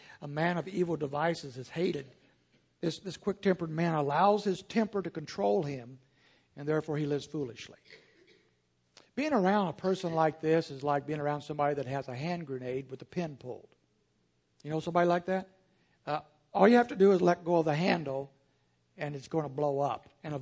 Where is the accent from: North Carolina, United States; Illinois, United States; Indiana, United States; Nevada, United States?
Indiana, United States; we'll visit back where I grew up in Indiana.